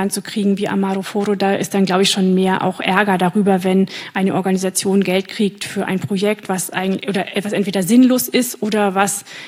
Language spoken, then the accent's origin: German; Germany; dass ich bin nicht fremd, ja, ich bin ja Deutsche.